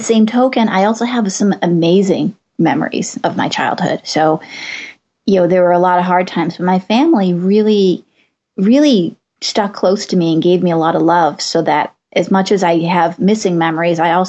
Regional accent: Malden, Massachusetts, United States; I grew up in Malden, Massachusetts.

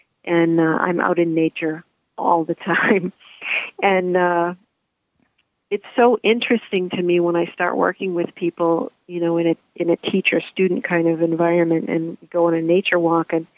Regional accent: Braintree, Massachusetts, United States; I grew up in Braintree, Massachusetts, but that doesn't mean there's not wisdom keepers there that have tread that earth.

